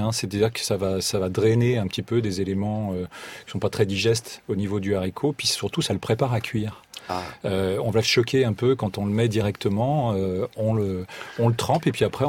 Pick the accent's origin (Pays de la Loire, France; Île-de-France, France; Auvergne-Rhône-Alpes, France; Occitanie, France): Pays de la Loire, France; Moi, je viens de Vendée, donc je me suis amusé à utiliser le haricot.